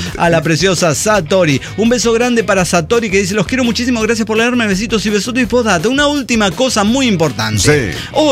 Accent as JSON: {"language": "Spanish", "region": "Tarija", "country": "Bolivia", "said": "soñadora de Tarija, Bolivia."}